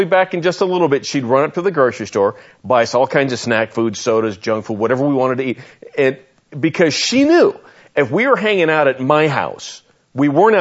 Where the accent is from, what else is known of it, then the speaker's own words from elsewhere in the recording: Las Vegas, Nevada, United States; I grew up in Las Vegas.